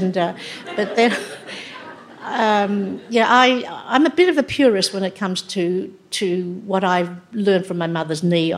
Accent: Australia; because socially, sports or music or anything, I was just the same as any Aussie girl at school. But when I came home, I had to be really Chinese

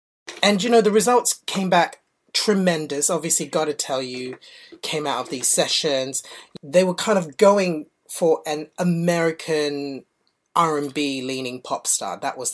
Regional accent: Malaysia; now in Australia; Growing up in Malaysia and then moving

